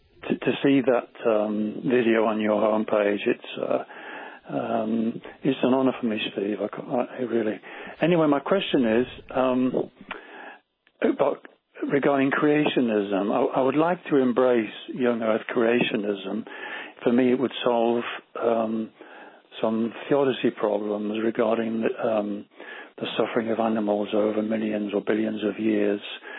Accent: England, United Kingdom; now in Switzerland; I'm English, yeah.

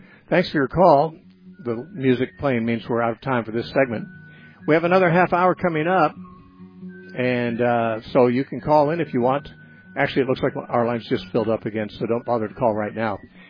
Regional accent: United States; I'm an American.

